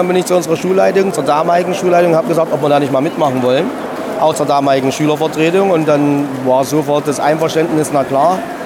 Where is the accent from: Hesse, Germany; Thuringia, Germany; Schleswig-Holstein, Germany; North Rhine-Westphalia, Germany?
Thuringia, Germany; now in Eupen, Belgium; Also ich komme ja eigentlich aus Thüringen